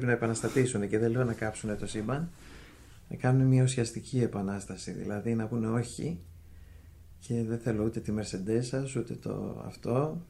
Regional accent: Greece; Ευχαριστώ, και να φύγουμε από τις συμπληγάδες σαν Έλληνες.

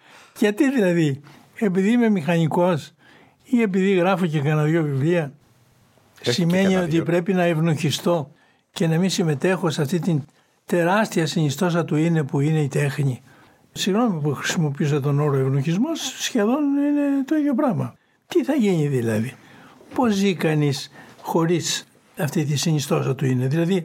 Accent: Megara, Attica, Greece; επειδή μετά μεγάλωσα στα Μέγαρα

